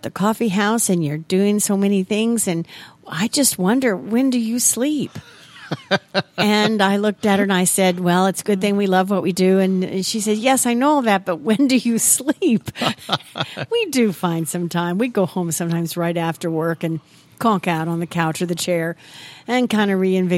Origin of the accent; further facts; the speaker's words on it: Vandalia, Illinois, United States; they grew up in my hometown of Vandalia, Illinois. They graduated in 1970. I graduated in 73.